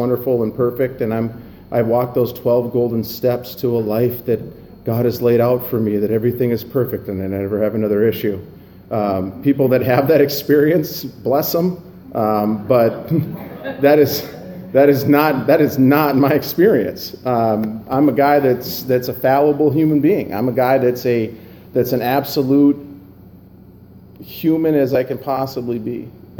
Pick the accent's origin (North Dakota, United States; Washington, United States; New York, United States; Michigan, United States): North Dakota, United States; And yes, I was born and raised in North Dakota.